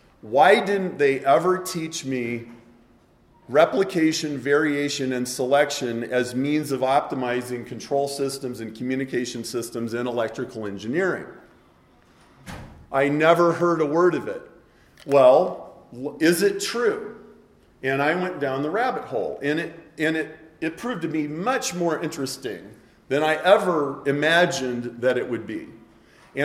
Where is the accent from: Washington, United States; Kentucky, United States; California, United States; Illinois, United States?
Illinois, United States; Chicago; I'm from Chicago.